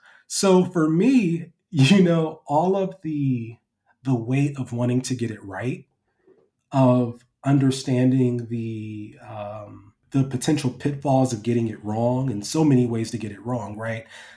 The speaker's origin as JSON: {"language": "English", "town": "Columbus", "region": "Ohio", "country": "United States", "tie": "born or raised there", "said": "is, you know … growing up in Columbus, Ohio"}